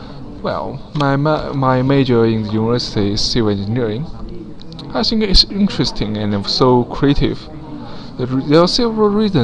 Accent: Yangzhou, Jiangsu, China; I'm from China, so … My hometown is Yangzhou, which is located in the east area of China. It's a very famous city because of its long history and so many beautiful Asian buildings.

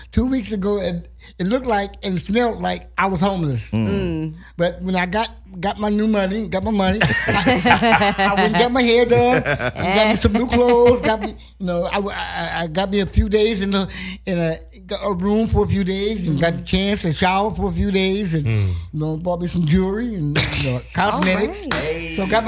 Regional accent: Ohio, United States; now in California, United States; I'm from Ohio. Originally.

